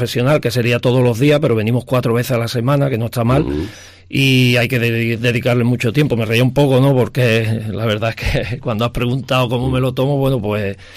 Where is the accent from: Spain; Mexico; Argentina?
Spain; San Fernando, Andalusia; Bueno, yo me volví a mi tierra, ¿no? Mi mujer también es de aquí, de San Fernando, somos los dos